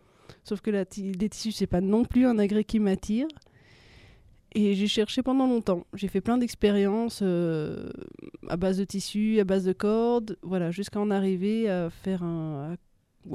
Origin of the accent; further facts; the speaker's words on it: Belgium; moi je suis belge, j'ai commencé le cirque il y a très longtemps, quand j'avais 9 ans